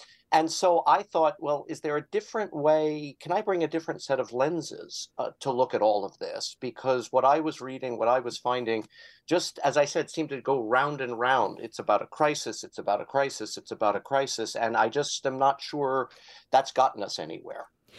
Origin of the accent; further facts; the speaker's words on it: Philadelphia, Pennsylvania, United States; also born or lived in Ohio; I'm a big city kid. I grew up in Philadelphia. I lived on the East Coast, and then I moved to Ohio, and now I live in a very small town, surrounded by corn and soybean fields